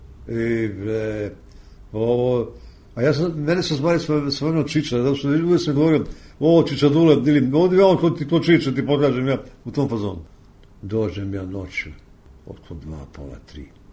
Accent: Peja, Kosovo; born there; Ja sam rođen u Peći, sestra u Brdu

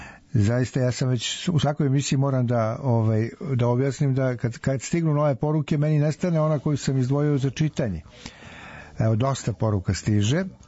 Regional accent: Smederevo, Podunavlje District, Serbia; born there; Ja sam rođen u Smederevu pa to znam

